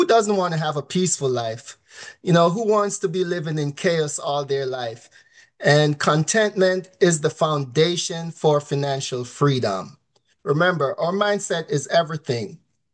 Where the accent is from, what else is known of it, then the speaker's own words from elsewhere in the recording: Jamaica; So like Nigel, I'm also from Jamaica.